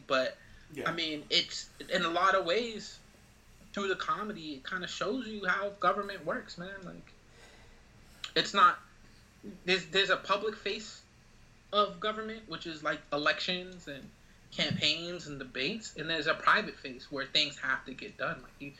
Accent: Boston, Massachusetts, United States; we grew up in Boston, which was a major controversy when it came to busing.

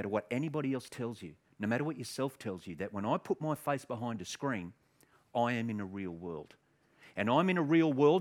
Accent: Queensland, Australia; I speak funny too because, like Michael, I come from Queensland. So I've flown down from Brisbane to speak here in Sydney today.

